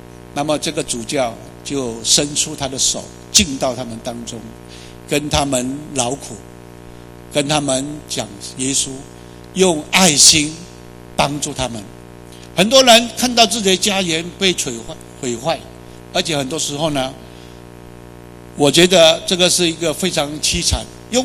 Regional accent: China; 今天我是中国人

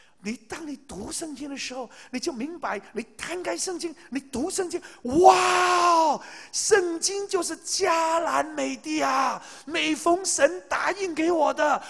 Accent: Taiwan; 我们台湾人说，每一个成功的男人都是有一个成功的女人背后啊

